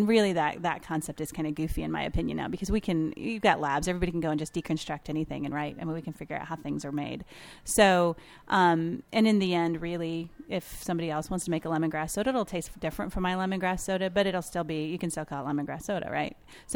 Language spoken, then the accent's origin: English; Seattle, Washington, United States; And I'm from Seattle, so of course we all have lots of beverage options out there.